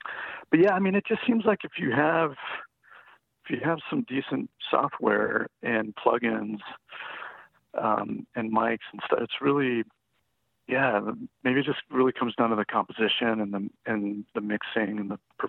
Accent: Los Peñasquitos, California, United States; So I grew up in Los Peñasquitos, California, which is inland San Diego.

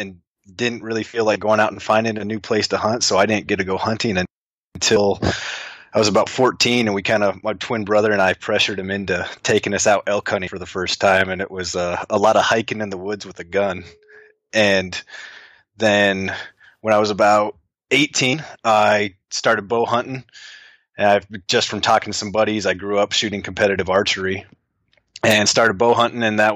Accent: Powell, Wyoming, United States; born there; I was born up in Powell, Wyoming, and my dad was hunting up there.

